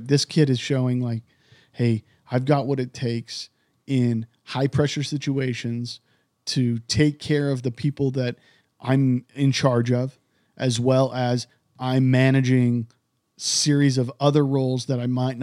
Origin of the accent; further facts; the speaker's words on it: Idaho, United States; Well, I'm from Idaho, Dan. I grew up there. I wasn't born there, but I grew up there.